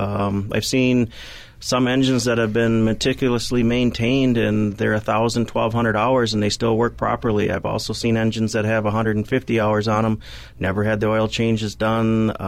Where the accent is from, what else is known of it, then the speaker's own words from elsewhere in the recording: Stillwater, United States; Yep, I was born and raised in Stillwater here.